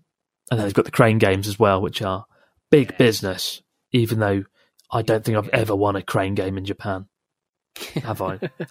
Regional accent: Perth, Western Australia, Australia; I'm from Perth, Australia.

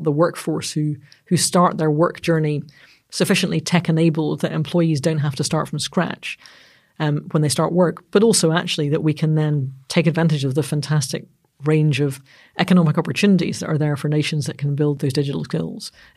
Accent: Northern Ireland, United Kingdom; because I'm Northern Irish

